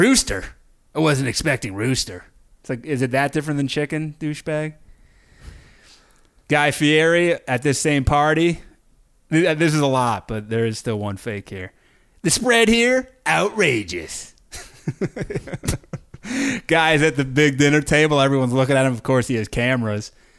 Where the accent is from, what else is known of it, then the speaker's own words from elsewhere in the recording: California, United States; Now, I grew up in Northern California. I've been around sheep. Raised them when I was a kid.